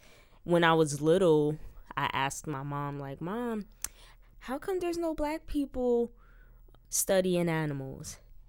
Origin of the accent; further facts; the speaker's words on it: New York City, New York, United States; I grew up in New York City in the housing projects downtown, and I've always had an interest in wildlife and conservation.